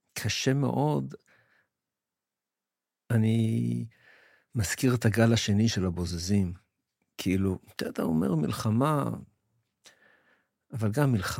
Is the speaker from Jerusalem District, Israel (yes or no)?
yes; Jerusalem, Jerusalem District, Israel; also born or lived in New York, United States; אני נולדתי בניו יורק. כשהייתי בן 7, ההורים שלי עברו מניו יורק לירושלים. זה היה בית מעניין, כי היה שם הרבה נוכחות אמריקאית.